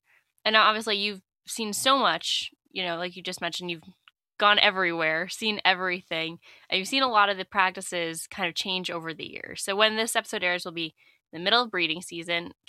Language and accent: English; Northeast, United States; I'm from the Northeast and it's